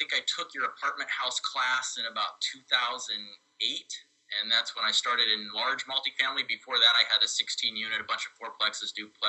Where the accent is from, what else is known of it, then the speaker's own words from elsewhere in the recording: Santa Rosa, California, United States; I'm from Santa Rosa, California.